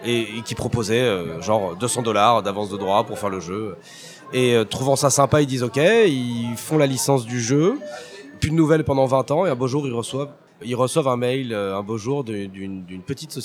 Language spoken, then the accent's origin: French; Nice, Provence-Alpes-Côte d'Azur, France; Je suis niçois, donc Cannes, ça ne résonne que du jeu.